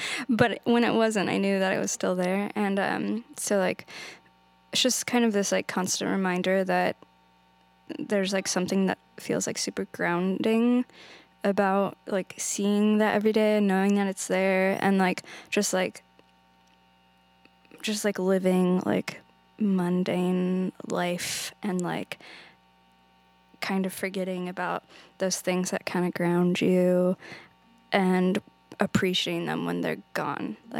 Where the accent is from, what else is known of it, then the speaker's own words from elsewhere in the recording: Washington, United States; I grew up near Snoqualmie Falls, so I just feel like out east anywhere.